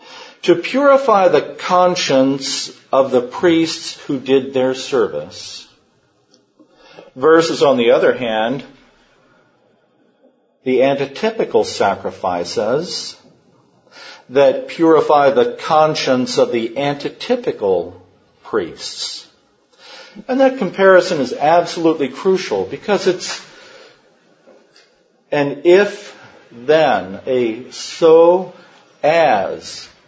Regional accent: Kentucky, United States; being born and raised in Kentucky, I struggle mightily with correct pronunciations of the Greek.

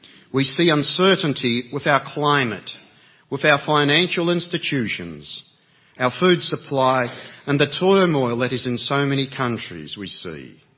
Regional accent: Australia; I come from Australia, and good morning, brethren.

